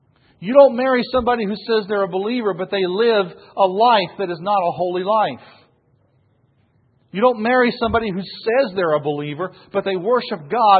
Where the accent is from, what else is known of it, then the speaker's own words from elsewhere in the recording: Missouri, United States; I was from Missouri. She's from Texas.